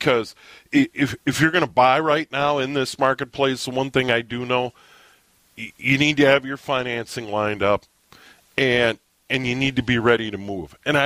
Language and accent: English; Midwest, United States; born or raised there